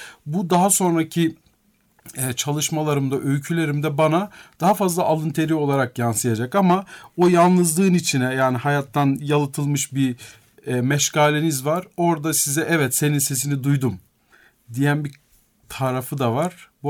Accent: Of, Trabzon, Turkey; Uğurlu köyünde, orada doğdum ben. 15 yıl orada büyüdüm, yaşadım.

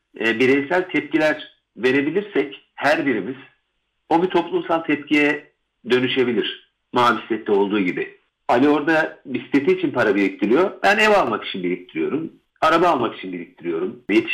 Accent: Akşehir, Konya, Turkey; Benim memleketim aynı zamanda Akşehir.

